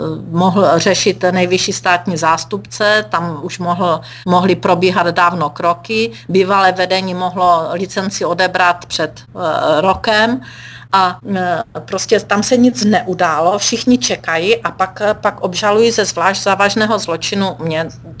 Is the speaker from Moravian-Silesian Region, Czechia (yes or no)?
yes; Moravian-Silesian Region, Czechia; Já jsem skutečně kandidovala do Senátu na Ostravsku, odkud pocházím a kde žiju.